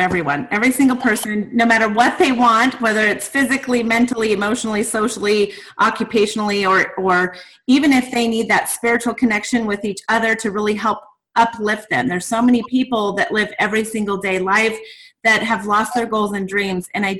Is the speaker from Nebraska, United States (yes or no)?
yes; Nebraska, United States; also born or lived in Hawaii / Las Vegas; I grew up in Nebraska, but as of 90, I went to Hawaii back and forth, lived in Vegas for years, and then back to Hawaii again, and now back in Nebraska.